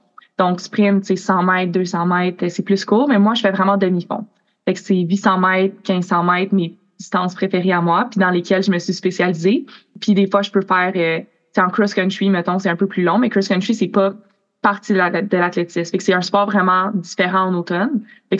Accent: Vaudreuil-Dorion, Quebec, Canada; moved away as an adult; now in United States; j'ai 20 ans et je viens de Poudreuil-Dorion au Québec. J'ai vécu là toute ma vie et ma famille habite encore là. Mais cet été en août, j'ai déménagé aux États-Unis pour poursuivre ma passion en athlétisme. Donc, maintenant, j'habite à Evansville, en Indiana.

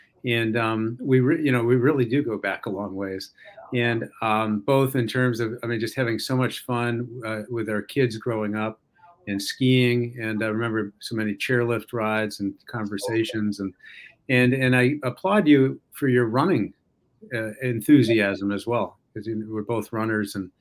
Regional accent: Newport, New Hampshire, United States; I represented my hometown of Newport for two terms, and it was really a fantastic experience.

